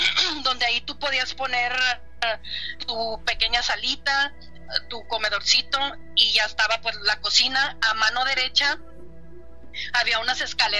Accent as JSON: {"language": "Spanish", "town": "Laredo", "region": "Texas", "country": "United States", "said": "ahorita estoy manejando en Dakota del Norte, pero soy de Laredo, Texas."}